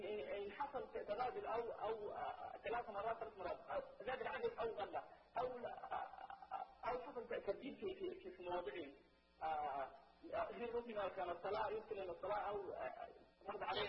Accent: Sudan; now in Saudi Arabia; انا من المغربين في السعوديه، انا من السودان. المعلوم يا شيخ ان احنا عندنا في السودان الاذان كل يوم ينقص كم من الثواني

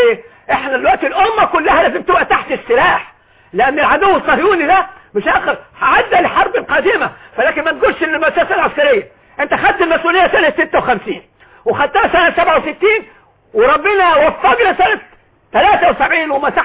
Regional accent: Egypt; احنا ابناء مصر شعب مصر المطحون

